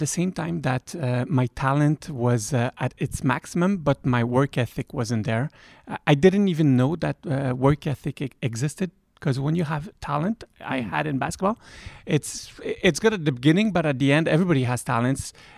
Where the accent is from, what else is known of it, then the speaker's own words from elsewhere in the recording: Montreal, Quebec, Canada; So I grew up in Montreal. I'm half from France, and I love to say half from France and half from Quebec. My dad's from Burgundy and my mom's from Saguenay. So two proud regions of my parents. And I grew up in Montreal. I was born in St. Justin's Hospital.